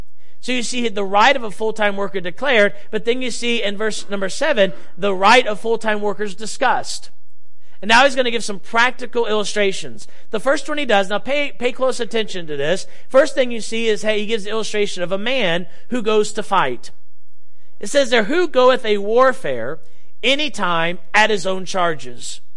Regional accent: United States; you as an American, I as an American, ought to support our military

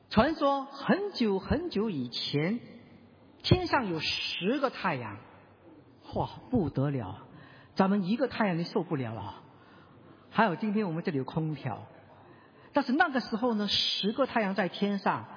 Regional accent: Singapore; 但是我老家新加坡一天都没有。

